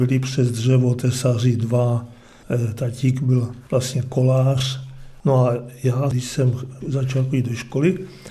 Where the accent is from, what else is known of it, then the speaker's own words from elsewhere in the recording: Radíkov, Olomouc Region, Czechia; Já pocházím z Radíkova, Voderské vrchy.